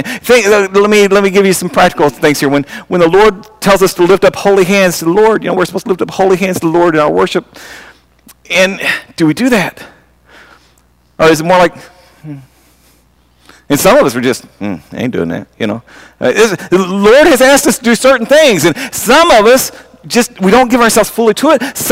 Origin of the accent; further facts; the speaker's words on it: Indiana, United States; Now, see, I grew up in Floyd County, and growing up as a child, it was all about basketball, and it was all about football.